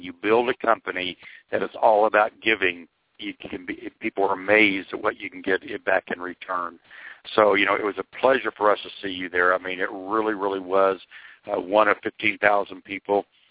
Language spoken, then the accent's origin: English; Oklahoma, United States; I am from Oklahoma, so I'm slower.